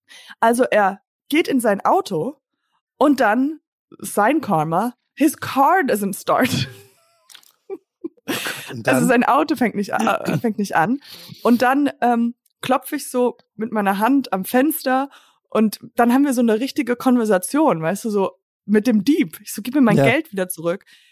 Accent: Germany; ich bin Deutsche.

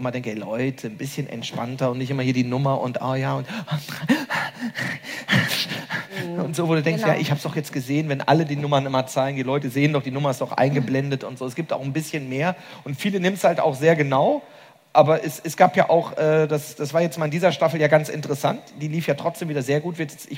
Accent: Romania; Als Rumänin, die du ja auch bist

